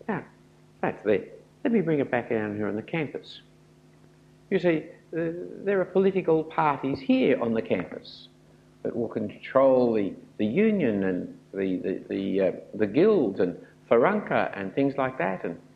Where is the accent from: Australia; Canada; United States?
Australia; I have a deep down cynical suspicion, which comes from being an Australian